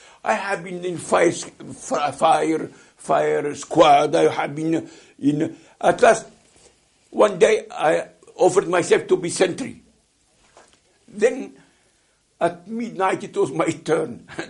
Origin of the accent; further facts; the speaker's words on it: Tunis, Tunis Governorate, Tunisia; Where do you come from? I come from Tunis. I speak French, yeah?